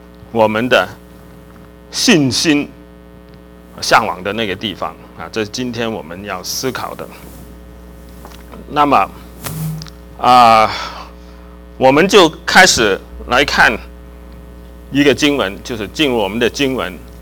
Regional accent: China; now in United States; 我从中国来。

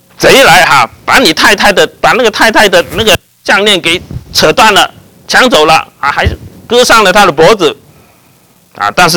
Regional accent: China; 他说要爱人如己，我们中国人有类似的说法，我们的中国人有类似的说法，但是不是这种说法。

